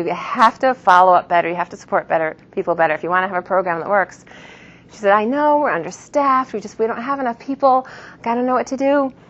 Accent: United States; even though I was raised in America, I'm a 13th generation American

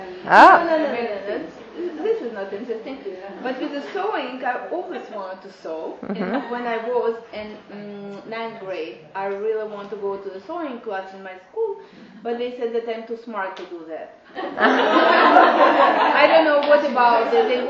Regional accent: San Jose, California, United States; also born or lived in Moscow; I'm from San Jose. I was born in Moscow.

